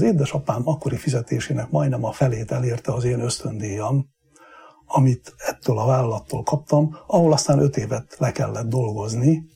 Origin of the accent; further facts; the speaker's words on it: Hámor, Borsod-Abaúj-Zemplén, Hungary; born there; pici kis faluban, Hámorban születtem, egy 5 gyerekes munkás család 5. gyerekeként. Egy olyan családba születtem, ahol az édesanyám evangélikus vallású volt, édesapám katolikus.